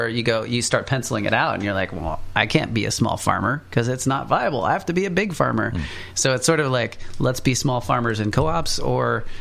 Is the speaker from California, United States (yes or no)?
yes; Mattole Valley, California, United States; Like, of course, we're from the Mattole Valley. We take care of each other out there.